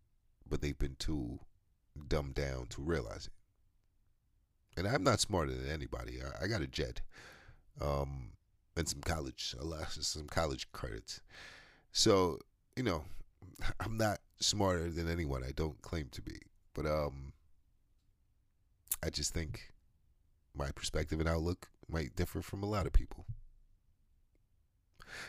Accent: United States; And I'm American. Like listen, both of my parents are American. So I'm American, but I'm enjoying it.

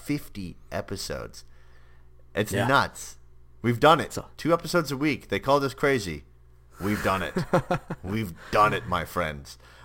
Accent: Canada; It's a play on the fact that I'm Canadian. You haven't guessed that already from my accent.

